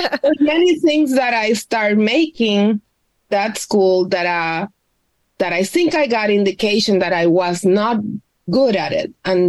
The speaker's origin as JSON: {"language": "English", "country": "Puerto Rico", "said": "I come from Puerto Rico. I did all my education at a Catholic elementary and high school. And then I went to, or I attended Escuela de Artes Plásticas de Puerto Rico."}